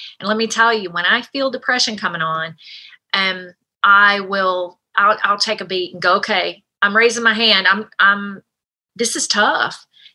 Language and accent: English; United States; I mean, she lives in Canada, I'm from the States, and you know, I did get her to drink sweet tea.